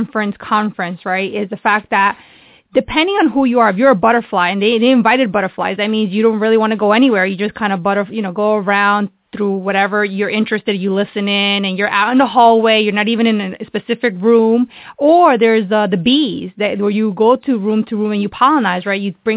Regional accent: New Jersey, United States; now in Bay Area, United States; I'm actually new to the Bay Area. I come from New Jersey. I did do my undergrad at NGIT.

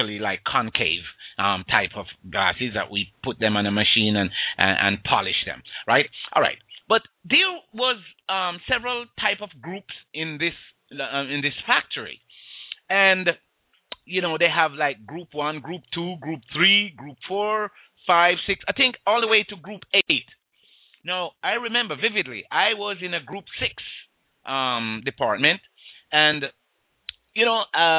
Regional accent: Jamaica; I grew up in Jamaica, and I did a little carpentry.

